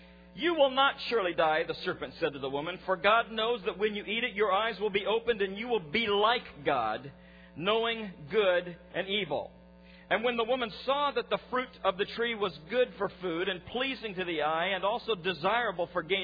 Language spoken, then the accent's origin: English; Midwest, United States; Now, I grew up in the Midwest where on May Day we'd put little baskets of candy on people's porches and we'd ring the doorbell and run.